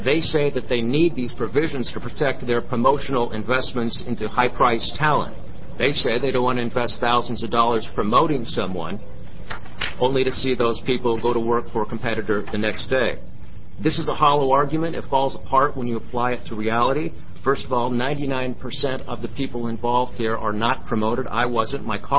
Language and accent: English; Portland, United States; to leave Portland, my hometown, or the only real option I had left was to re-sign and extend my contract with the only employer in Portland